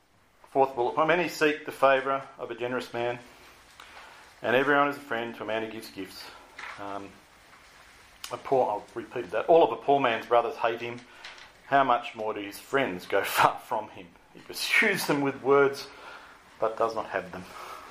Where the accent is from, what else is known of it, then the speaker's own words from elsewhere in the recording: Sydney, New South Wales, Australia; now in Canberra, Australia; I grew up in Sydney, I moved here 5 years ago